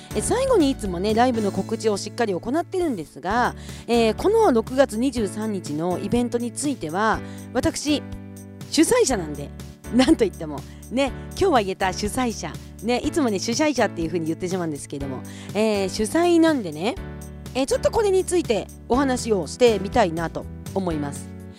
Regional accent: Kushiro, Hokkaido, Japan; 私はですね北海道の釧路出身ということで梅雨って呼ばれる梅雨がない環境だったんですよ。ただ釧路はね霧の町と言われておりまして、

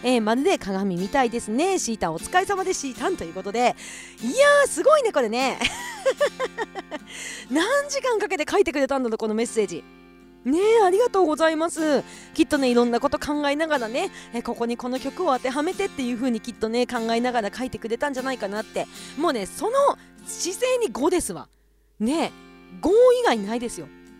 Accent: Kushiro, Hokkaido, Japan; 釧路市の観光大使に任命していただいたっていうのも、同じ地元の釧路として

